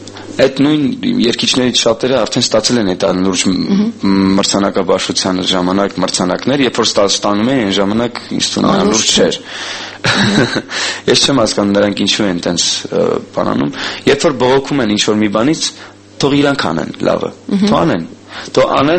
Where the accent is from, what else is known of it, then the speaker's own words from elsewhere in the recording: Tbilisi, Georgia; now in Armenia; 2001 թվականից, երբ Թբիլիսից եկա Հայաստան